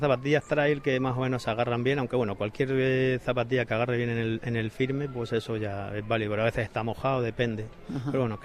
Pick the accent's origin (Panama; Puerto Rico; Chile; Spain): Spain; Liétor, Castilla-La Mancha; en mi casa, en mi pueblo, en Liétor y donde sea